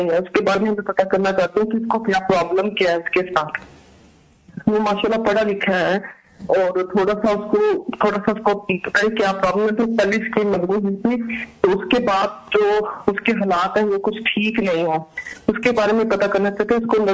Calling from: England, United Kingdom; جی میں انگلینڈ سے بات کر رہی ہوں

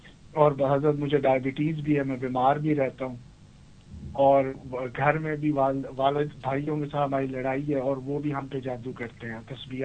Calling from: Australia; میں آسٹریلیا سے بات کر رہا ہوں

